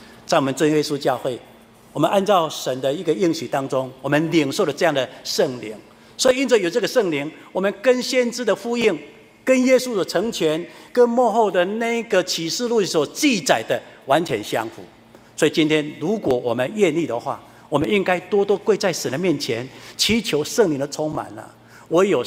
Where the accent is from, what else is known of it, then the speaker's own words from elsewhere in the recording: Yunlin County, Taiwan; 我爸爸出生在一个非常乡下的乡下，我们云林县呢是一个非常典型标准的农业县